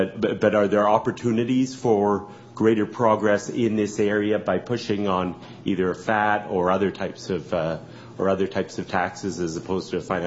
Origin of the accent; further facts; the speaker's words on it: Canada; I want to apologize as a Canadian for the actions of our government